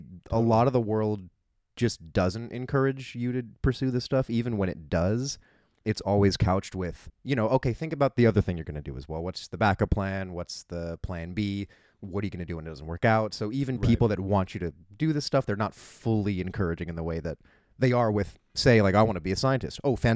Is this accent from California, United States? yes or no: yes; San Diego, California, United States; moved away as an adult; now in New York, United States; I grew up in San Diego, so California, Southern California native. I've been out in New York for about 8 years now.